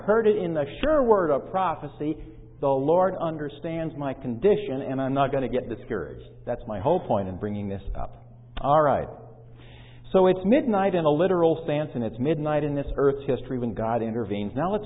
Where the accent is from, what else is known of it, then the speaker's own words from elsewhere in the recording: California, United States; It didn't even wake me up because I'm from California.